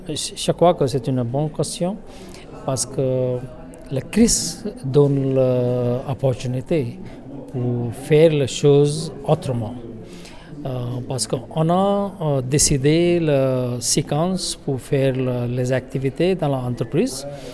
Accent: India; French is a second language; je viens d'Inde

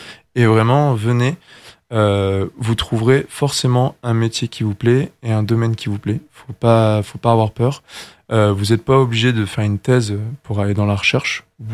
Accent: France; accent: French; Ils m'ont vu arriver avec mon petit accent français.

